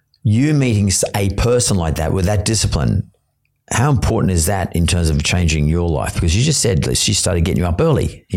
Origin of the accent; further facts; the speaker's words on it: New South Wales, Australia; like I grew up in the West